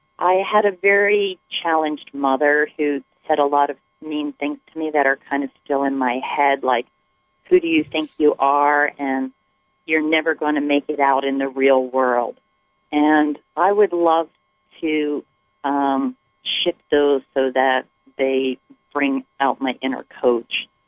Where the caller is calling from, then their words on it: Berkeley, California, United States; From Berkeley, California.